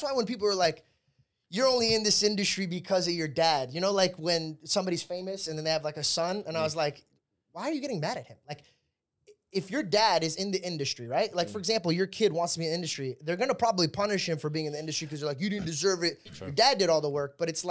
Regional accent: Arizona, United States; also born or lived in Chicago; I was born in Chicago, but raised in Arizona.

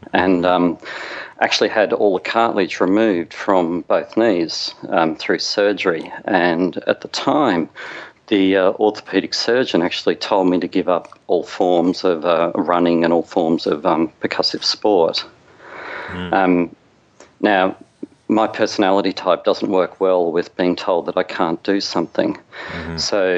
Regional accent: Australia; Growing up in Australia, I played a lot of sport as a kid.

